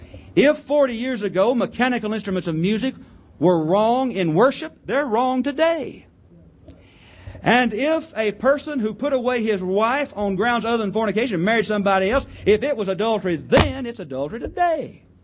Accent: Alabama, United States; 40 years ago, almost, I was born over in North Alabama. Growing up in that particular part of the country, I heard some good gospel preaching.

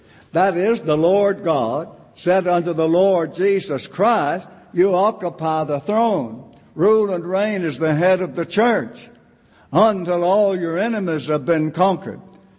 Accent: Kentucky, United States; moved away as an adult; Several years ago, when I left my home state in Kentucky and came to Oklahoma to preach

